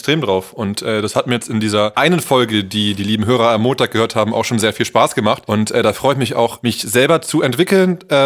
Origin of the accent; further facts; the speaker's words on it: Berlin, Germany; born there; also born or lived in Brandenburg; Ich bin geboren in Berlin, wohne jetzt wieder in Berlin. Dazwischen gab es eine sehr große Zeit, die ich nicht in Berlin gewohnt habe, sondern ein wenig außerhalb in Brandenburg